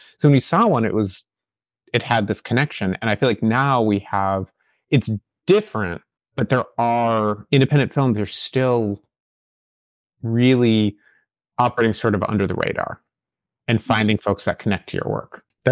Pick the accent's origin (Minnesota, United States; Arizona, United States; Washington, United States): Minnesota, United States; Minneapolis; I'm currently sitting in Minneapolis, Minnesota, which is my hometown, and I do a lot of projects here.